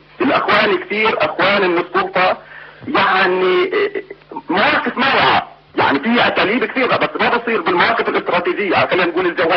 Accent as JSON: {"language": "Arabic", "country": "Palestine", "said": "وبعدين إحنا كفلسطينيين لازم نضل"}